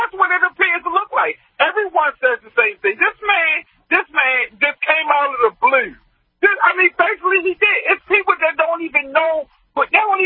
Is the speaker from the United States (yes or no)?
yes; Texas, United States; especially the people back in Texas, my home state?